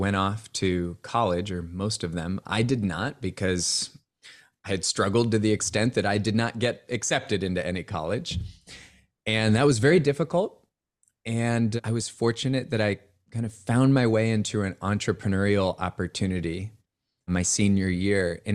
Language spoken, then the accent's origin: English; Cupertino, California, United States; So I was born and grew up in the Bay Area of California. Actually, Cupertino was my hometown, which, yeah, you immediately, you know, connect us to the Silicon Valley.